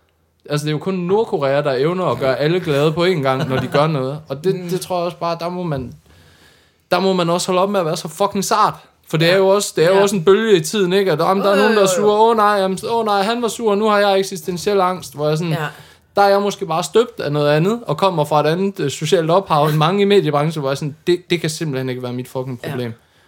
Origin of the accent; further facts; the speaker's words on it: Jutland, Denmark; jeg er fra Jylland, altså come on, man kan ikke blive meget mere dansk end mig.